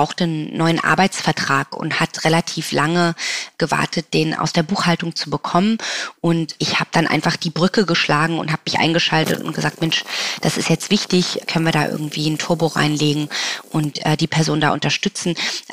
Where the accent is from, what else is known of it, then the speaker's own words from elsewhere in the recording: Germany; now in South Africa; Deutschland wird immer meine Heimat bleiben und ich liebe Deutschland.